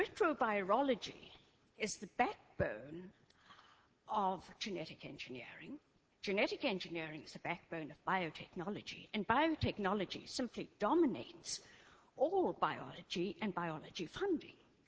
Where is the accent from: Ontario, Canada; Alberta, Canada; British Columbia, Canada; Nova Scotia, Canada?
Ontario, Canada; I was a research scientist most of my life, and I'm from Ontario.